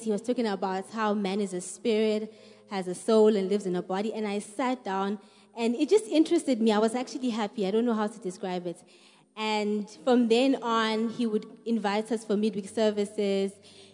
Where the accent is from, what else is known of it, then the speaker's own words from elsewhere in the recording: Eswatini; I grew up in Swaziland, and from a young age